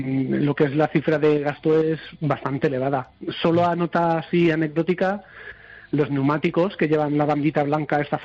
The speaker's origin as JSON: {"language": "Spanish", "town": "Valencia", "region": "Valencian Community", "country": "Spain", "said": "Yo soy de Valencia."}